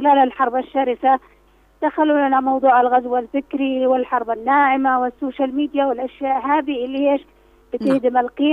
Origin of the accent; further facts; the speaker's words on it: Yemen; طبعا المنبهات عندنا في اليمن